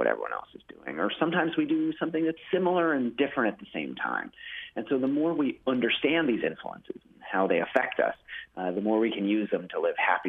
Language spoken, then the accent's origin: English; Washington, District of Columbia, United States; I was from Washington, D.C. I was back home talking to a friend of mine.